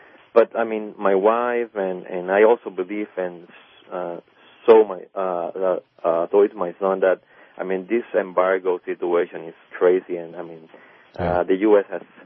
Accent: Portland, United States; I am from Portland. I am Hispanic American.

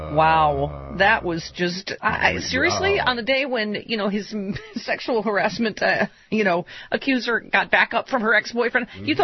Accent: Buffalo, New York, United States; Off to my hometown, speaking of which, of Buffalo, New York, this Saturday.

